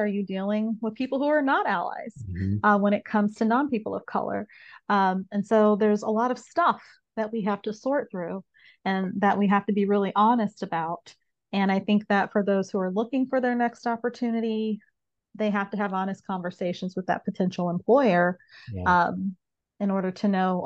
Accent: Nebraska, United States; we were just talking, I'm from Nebraska.

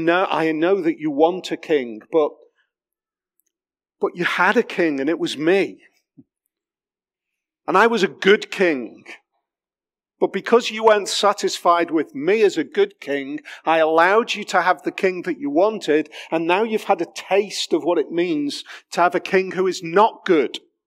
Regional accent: United Kingdom; I carry my passport. It tells me that I'm British.

